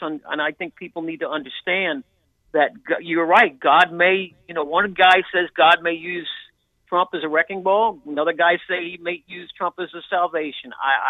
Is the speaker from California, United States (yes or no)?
no; Queens, New York, United States; now in Virginia, United States; and I'm from Queens, I grew up in Whitestone. I live in Virginia now with 6 kids.